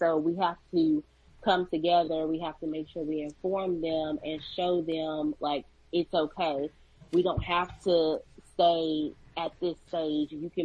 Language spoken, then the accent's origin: English; Virginia, United States; I'm originally from Virginia, first generation college graduate, and then turned into become a lawyer.